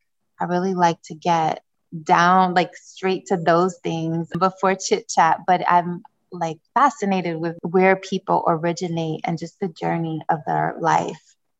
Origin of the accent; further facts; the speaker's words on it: Niger; moved away; also born or lived in Democratic Republic of the Congo; She raised me as a single mother in Niger, West Africa, which is sub-Saharan Africa, landlocked, a very dry country. It's a Muslim country